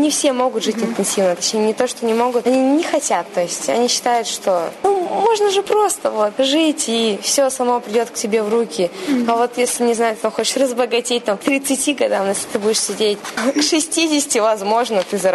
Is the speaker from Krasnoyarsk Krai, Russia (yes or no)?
yes; Krasnoyarsk, Krasnoyarsk Krai, Russia; инструктор инновационных команд. Я из Красноярска, студентка Сибирского федерального университета.